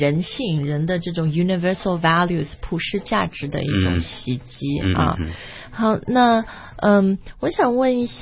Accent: China; 然后虽然我是中国人但就看完全难以相信

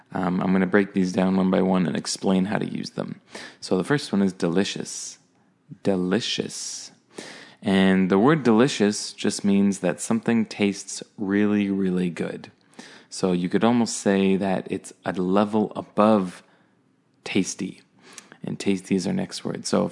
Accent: Canada; accent: neutral Canadian; I'd say I have a very neutral Canadian accent

